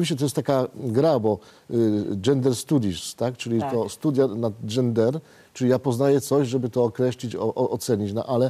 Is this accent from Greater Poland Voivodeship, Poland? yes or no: no; Lesser Poland, Poland; jesteśmy z Małopolski, bardzo dobrze, cieszę się, jesteśmy z tego dumni